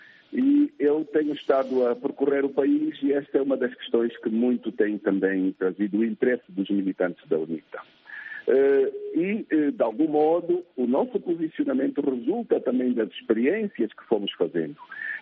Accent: Angola; born there; eu não tenho um domínio absoluto do Umbundo, que é a língua natural de onde eu nasci, compreendo, falo mal.

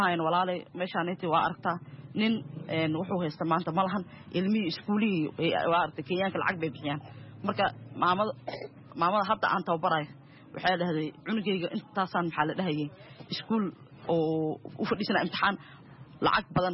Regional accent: Mogadishu, Banadir, Somalia; moved away; Aniga waxaan ka soo qaxay xamar, waxaan ku dhashay degmada Shibis

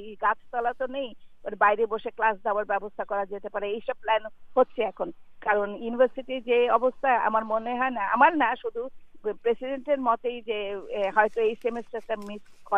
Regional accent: Dhaka, Dhaka Division, Bangladesh; আমরা তো বড় হয়েছি সত্যিকারের ফ্লাড ঢাকায়, বাংলাদেশে যারা জন্মেছি, তাই না?

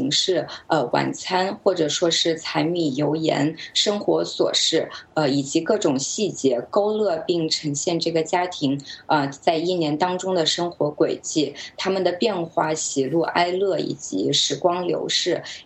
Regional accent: Wuhan, Hubei, China; 和我们比如说像我是来自武汉，和我居住的特别近

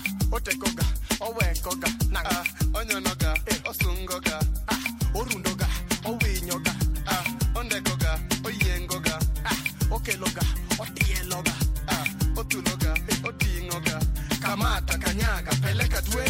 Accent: Kenya; when I was growing up in Kenya.

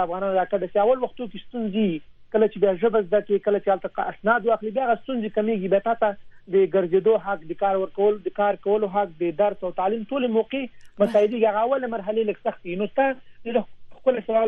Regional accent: Afghanistan; now in Europe; ما افغانان چې په اروپا کې دي موږ د افغانستان سفیران یو

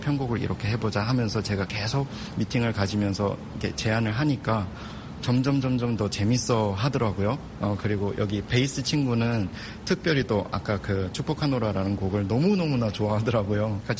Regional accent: North Korea; now in South Korea; 지금 현재 대한민국 땅에서 탈북민으로서

